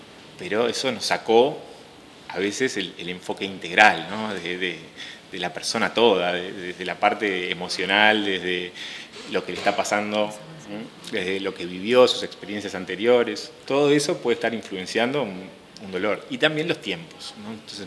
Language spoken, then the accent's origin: Spanish; Uruguay; soy uruguayo, le digo.